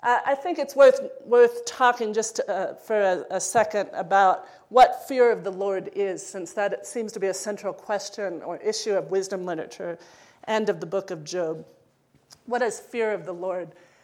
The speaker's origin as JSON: {"language": "English", "region": "Missouri", "country": "United States", "tie": "born or raised there", "lives_now": "Minnesota, United States", "said": "And I'm a landlubber. Like, I grew up in Missouri. I grew up in, you know, landlocked states. I live in Minnesota now."}